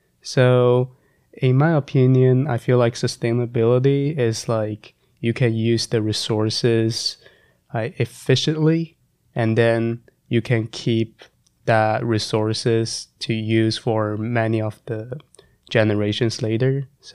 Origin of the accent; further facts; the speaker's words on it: Guangdong, China; born there; English is a second language; So I was born in Guangdong, China, which is like the south part of China.